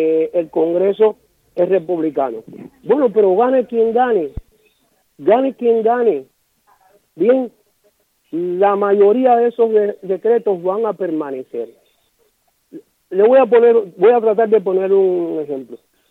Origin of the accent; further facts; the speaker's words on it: Cuba; Yo soy cubano, yo no soy americano